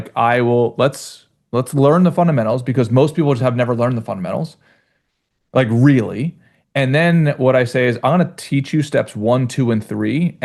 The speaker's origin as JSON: {"language": "English", "town": "Philadelphia", "region": "Pennsylvania", "country": "United States", "said": "I'm from Philadelphia originally, so, like, you know, we just weren't big golfers anyway."}